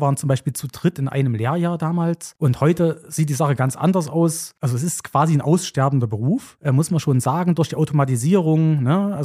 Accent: Politz, Thuringia, Germany; da ich aus dem Nachbarort von Bad Köstritz stamme, aus Politz.

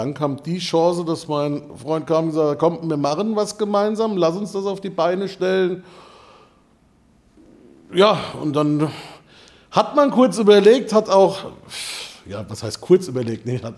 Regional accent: Bingen, Rhineland-Palatinate, Germany; bin 44 Jahre alt, Binger Bub, Binger Kempter Bub von zu Hause.

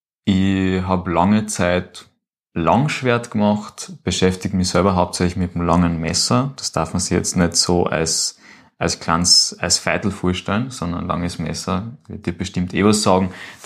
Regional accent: Klagenfurt, Carinthia, Austria; naja, bei uns im Kaff gibt's das sicher nicht, bei uns in Klagenfurt.

